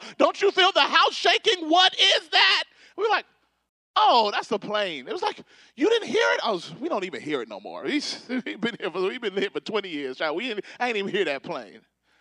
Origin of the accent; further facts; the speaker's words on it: Pearl, Mississippi, United States; I grew up in Pearl, Mississippi, and we lived, I don't know, maybe 3-4 minutes away from the airport.